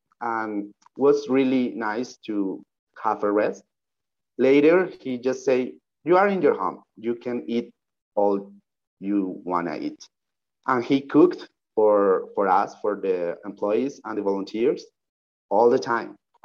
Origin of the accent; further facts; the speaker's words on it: Bogotá, Colombia; moved away as an adult; now in Mexico; Well, I was born in Colombia, in Bogota specifically. I've been living in there for all my life. But 6 years ago, I started to travel in Latin America because I really love this culture.